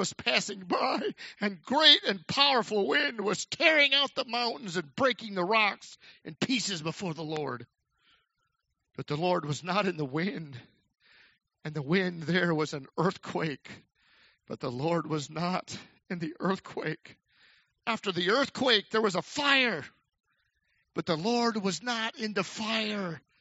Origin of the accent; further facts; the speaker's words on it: Texas, United States; I'm from Texas, and I guess … are stubborn and … are stubborn, and I got a combination of both.